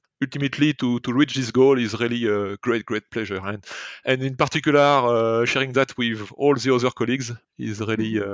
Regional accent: western France, France; English is a second language; since I come from West area, the night falls very late in the evening, and this is very, very appealing as well.

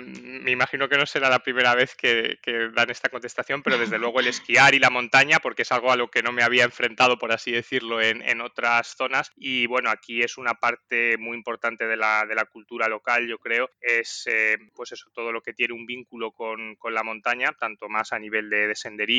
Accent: Zaragoza, Aragon, Spain; born there; nací en Zaragoza en 1986, de manera un poco circunstancial, o sea, estaba mi padre destinado allí y ese es mi lugar de nacimiento y bueno, es una ciudad a la que tengo un especial cariño, pero vamos, no tengo mucho más vínculo

